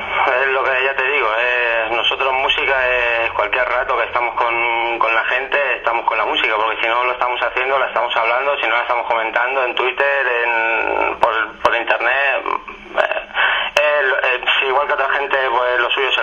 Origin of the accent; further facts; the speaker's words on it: Sant Feliu de Llobregat, Catalonia, Spain; Nosotros somos de aquí, de San Feliu de Llobregat, un pueblecito al este Radio Barcelona.